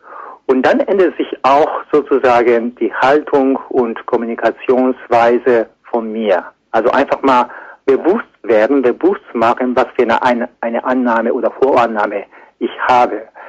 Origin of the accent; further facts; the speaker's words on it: Japan; first language Japanese; German is a second language; ich als Japaner mit der Muttersprache Japanisch sehr komplizierte Realität habe